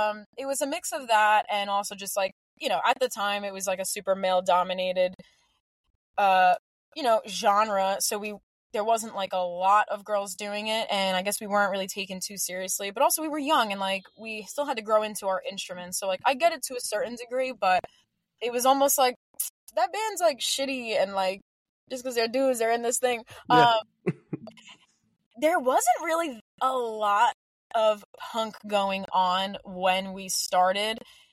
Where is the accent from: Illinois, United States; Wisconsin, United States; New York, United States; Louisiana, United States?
New York, United States; yeah, like I'm 16 and I play guitar and I'm from New York.